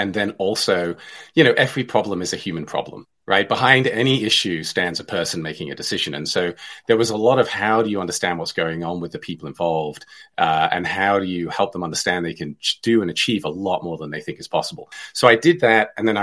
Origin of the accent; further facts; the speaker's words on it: Hong Kong; So I have an accent and I grew up in Hong Kong in China.